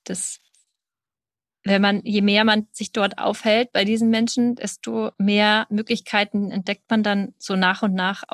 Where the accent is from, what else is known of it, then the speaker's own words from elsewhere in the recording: Germany; wenn ich gesagt habe, hey, ja, ich bin aus Deutschland, ich mich ein Stück weit stolz darauf gefühlt habe.